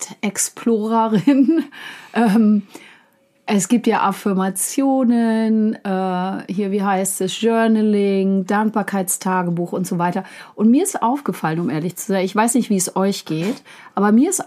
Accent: Berlin, Germany; jetzt bin ich auch selber Berlinerin

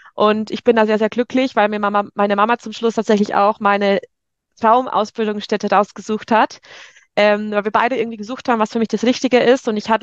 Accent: Bavaria, Germany; accent: Bavarian; moved away as an adult; Ich war aus Bayern, das heißt, ich habe mein Leben lang Bayerisch gesprochen, aus dem tiefsten Niederbayern. Bin dann nach Münster und habe mit 19 Jahren das erste Mal so wirklich Hochdeutsch gesprochen

